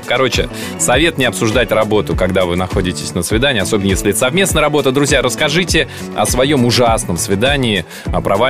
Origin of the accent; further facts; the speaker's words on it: Siberia, Russia; так я не мерзла никогда в жизни, хотя я родом из Сибири